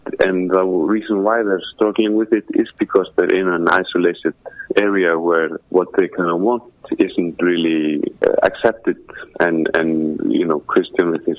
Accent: Iceland; the surrounding I grew up in Iceland.

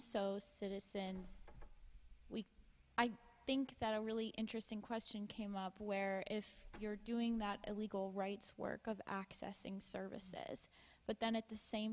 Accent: Pennsylvania, United States; I'm from the U.S. I'm from Pennsylvania.

